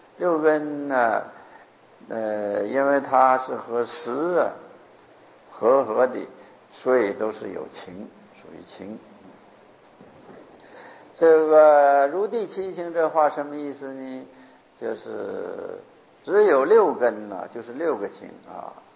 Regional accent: China; 我们中国人呢不太明显的有这种执着

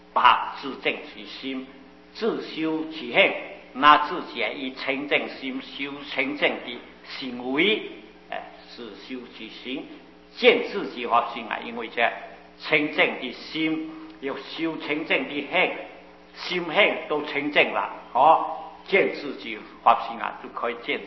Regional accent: Guangdong, China; 我也是广东人啊，我知道那地方

